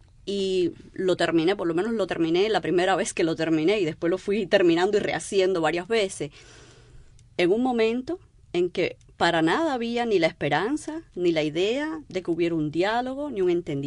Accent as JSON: {"language": "Spanish", "country": "Cuba", "moved": "yes", "said": "Cuando salí de Cuba, entre las poquitas cosas que me pude llevar, me llevé todo lo que había escrito"}